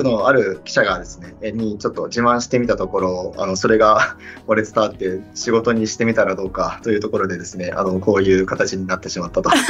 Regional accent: Kansai, Japan; 地元が関西でして、地元は関西なので、その石川県と大阪、兵庫をかなり行き来していた

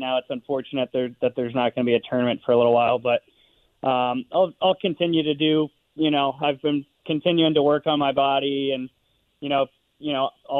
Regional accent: Burtonsville, Maryland, United States; also born or lived in Takoma Park / Rockville; I was born in Tacoma Park, and now they run with it and say I'm from Tacoma Park. I grew up in Burtonsville, Maryland. We moved to Rockville inside Manor Country Club my junior, senior year of high school

